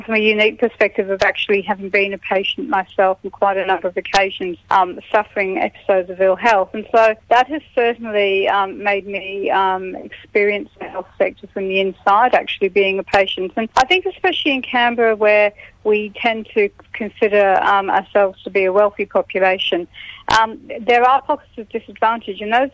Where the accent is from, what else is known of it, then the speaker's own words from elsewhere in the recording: London, United Kingdom; moved away as an adult; now in Australia; And I was born there in London where I grew up, went to school and went to university, and then made the move out to Australia when I finished my medical degree in the UK.